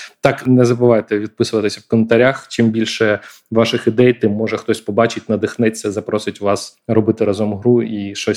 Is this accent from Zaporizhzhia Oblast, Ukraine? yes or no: no; Donetsk, Donetsk Oblast, Ukraine; first language ru; Ukrainian is a second language; вона в мене російською написана, бо я з Донецьку, я російськомовний